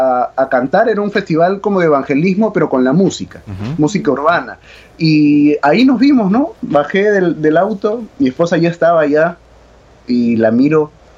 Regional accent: Peru; yo soy peruano, ajá, y nos conocimos en Colombia.

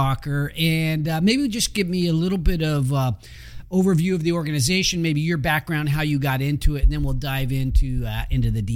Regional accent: California, United States; Well, I remember as a kid, because I grew up in the Placer County

